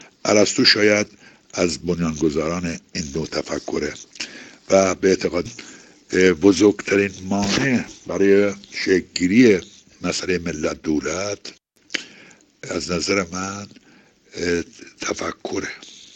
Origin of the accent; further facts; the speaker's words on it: Afghanistan; ما افغان هستیم، برادر هستیم، برابر حقوق هستیم